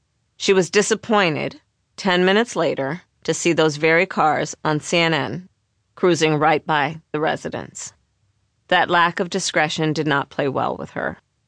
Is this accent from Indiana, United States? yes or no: no; Oakland, California, United States; I'm West Coast, he's Midwest. I was born in Oakland and grew up in a working-class urban neighborhood.